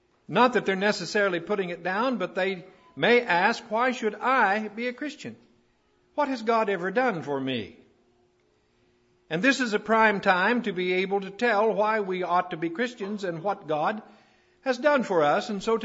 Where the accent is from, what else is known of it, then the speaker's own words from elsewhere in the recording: Columbus, Ohio, United States; I'm from Columbus, Ohio, glad to have the grandchildren and Candy and Ken.